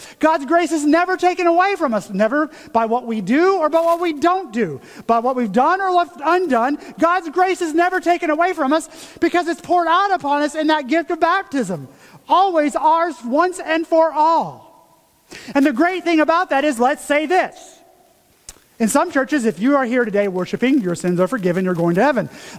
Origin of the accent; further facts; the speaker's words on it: Tennessee, United States; this is how that played out growing up where I grew up in Tennessee.